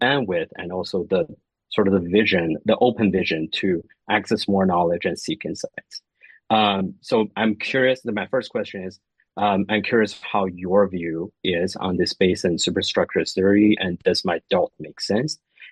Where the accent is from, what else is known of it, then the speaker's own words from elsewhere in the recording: China; during the process of me growing up in China